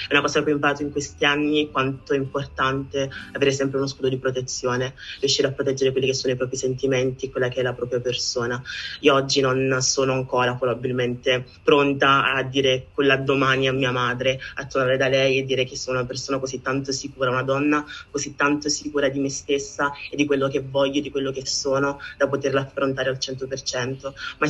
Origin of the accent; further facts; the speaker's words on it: Nigeria; now in Italy; per il mio paese d'origine, non ero abbastanza nigeriana, poi non potevo essere abbastanza italiana per quello che ero fuori.